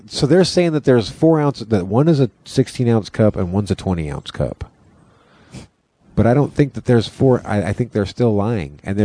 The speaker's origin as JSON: {"language": "English", "town": "Brownsville", "country": "United States", "tie": "born or raised there", "said": "There's one black family in my hometown of Brownsville."}